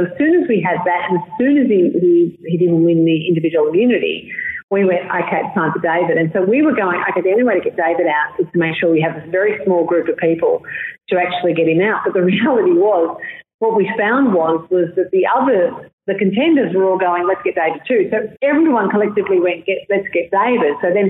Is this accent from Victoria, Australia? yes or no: yes; Boronia, Victoria, Australia; I was brought up in Boronia, which is east, and so there's the Melbourne, which is was fairly rough.